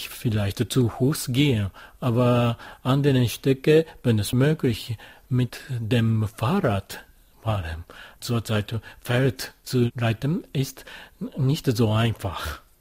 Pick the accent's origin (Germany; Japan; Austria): Japan; German is a second language; ich bin Japaner, ich kann Deutsch sprechen